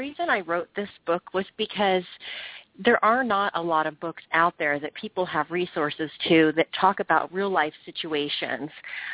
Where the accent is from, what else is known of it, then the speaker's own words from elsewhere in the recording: San Ramon, California, United States; I mean, we live in a really nice neighborhood, and I grew up in San Ramon, and which is a wonderful community